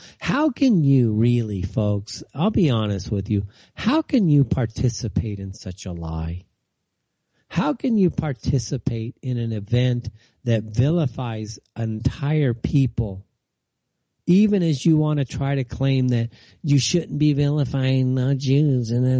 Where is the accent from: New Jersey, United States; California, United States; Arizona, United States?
California, United States; I'm from California. I've lived through a lot of earthquakes in my life, and this one didn't even register.